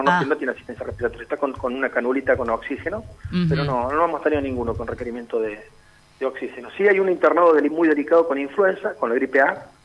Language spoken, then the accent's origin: Spanish; Argentina; Y lo que somos capaces los argentinos de hacer cuando tenemos un equipo.